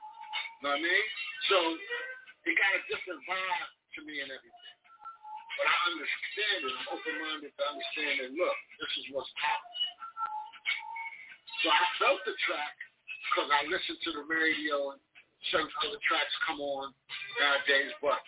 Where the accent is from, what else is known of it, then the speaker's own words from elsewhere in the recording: Brooklyn, New York, United States; I'm from Flatbush, so.